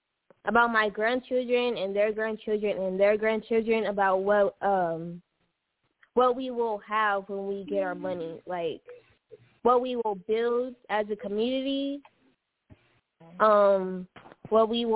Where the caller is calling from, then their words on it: Fresno, California, United States; I'm calling from Fresno, California.